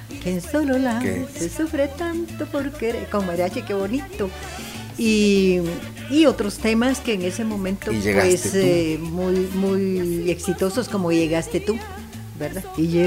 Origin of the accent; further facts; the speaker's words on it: Zacapa, Guatemala; nadie se va a imaginar que soy de Zacapa, que es más tipo ranchero